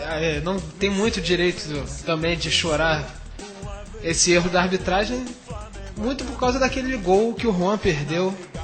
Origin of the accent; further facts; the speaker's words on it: Rio de Janeiro, Brazil; Então, como carioca, eu vou revelar que eu estou torcendo